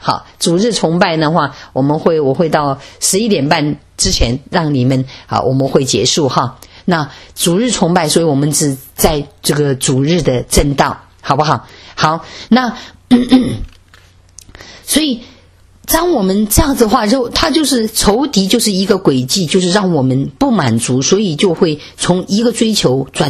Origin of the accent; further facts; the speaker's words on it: Wuhan, Hubei, China; 特别在武汉哈，我是武汉人哈